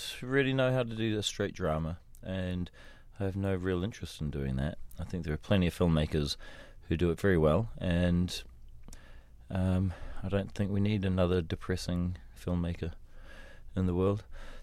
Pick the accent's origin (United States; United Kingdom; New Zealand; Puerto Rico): New Zealand; Because I'm from New Zealand. We're not necessarily into doing that sort of thing. We're too polite to want to be the bad boys of cinema.